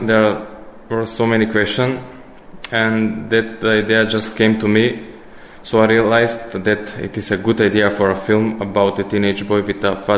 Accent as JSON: {"language": "English", "town": "Skopje", "country": "North Macedonia", "said": "I'm from Skopje, Macedonia"}